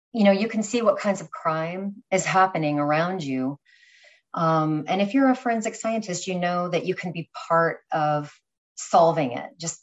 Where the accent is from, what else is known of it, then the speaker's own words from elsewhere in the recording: California, United States; now in New York, United States; So it starts back in California. I was originally from California, New York girl now.